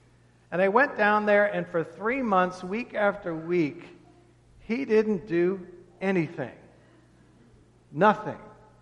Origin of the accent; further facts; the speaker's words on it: St. Louis, Missouri, United States; I come from St. Louis, where the Clydesdales are with Budweiser.